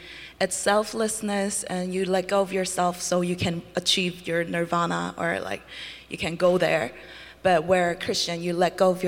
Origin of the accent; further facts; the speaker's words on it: South Korea; I grew up in Korea, and Buddhism is like a cultural religion in Korea